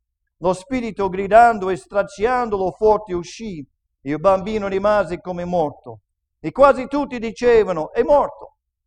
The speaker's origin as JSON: {"language": "Italian", "country": "United States", "accent": "American English", "first_language": "English", "second_language": "Italian", "said": "Lui parla l'inglese puro, io parlo l'inglese americano."}